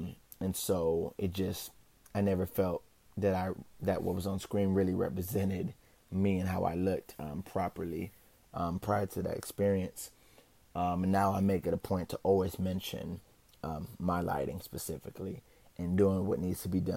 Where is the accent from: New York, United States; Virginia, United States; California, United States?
California, United States; Anaheim; also born or lived in Fontana; I'm a Ghanaian American born and raised in Anaheim, California. I spent my high school years in Fontana, California before moving to Hollywood